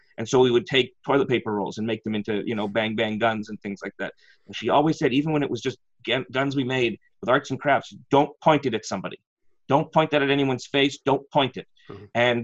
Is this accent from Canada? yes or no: yes; Canada; It's disheartening for me as a Canadian to know that there is a pocket of our society where they would side with somebody who shouldn't.